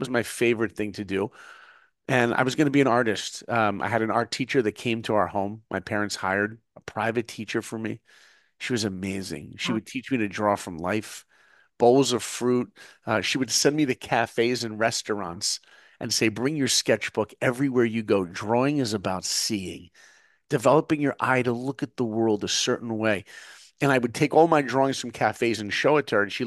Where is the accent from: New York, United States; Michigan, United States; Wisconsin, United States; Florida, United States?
New York, United States; So for me, look, I grew up in New York. I was far from Disney.